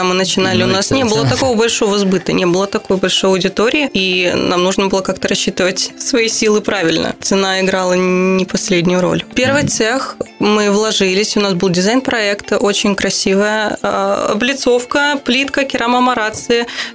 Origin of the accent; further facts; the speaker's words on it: Pikalyovo, Leningrad Oblast, Russia; Мы уже открывали цех в родном городе, в Пикалево.